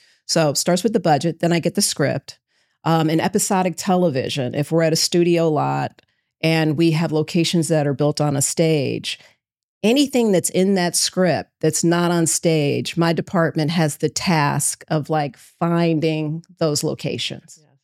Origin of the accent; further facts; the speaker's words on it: Cincinnati, Ohio, United States; because I grew up in Cincinnati, I knew, you know, downtown Cincinnati really well.